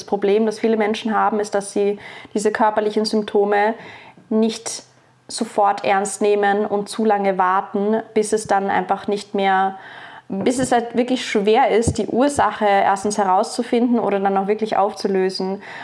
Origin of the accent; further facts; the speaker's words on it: United Kingdom; now in Austria; Als Britin muss man natürlich auch Feldhockey, weil in Österreich nennt man das Landhockey, gespielt sehr lange